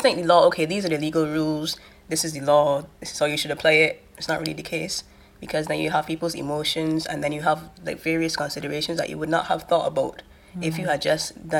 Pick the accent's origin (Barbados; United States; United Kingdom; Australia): Barbados; Well, I'm actually from Barbados